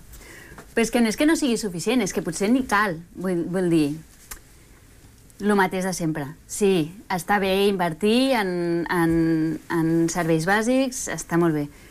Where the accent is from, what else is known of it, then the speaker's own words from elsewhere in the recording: Catalonia, Spain; Catalan is a second language; also born or lived in Argentina; Jo vaig néixer a Argentina i vaig venir aquí de petita i ara utilitzo el català, parlo en català amb la meva família, amb el meu fill